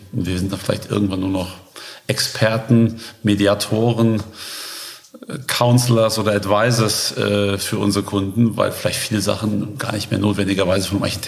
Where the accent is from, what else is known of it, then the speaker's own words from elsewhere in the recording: Frankfurt, Hesse, Germany; ich bin ja Frankfurter, deswegen ist es schön hier zu sein, in Frankfurt geboren, lebe aber schon seit langem nicht mehr in Frankfurt, war aber in Braunschweig an der Uni.